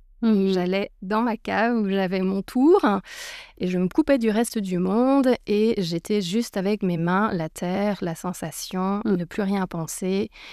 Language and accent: French; Brittany, France; on est toutes les deux bretonnes. Toutes les deux bretonnes de la côte sud, ce qui est encore plus rare. Donc voilà … Je suis arrivée en Belgique en 1999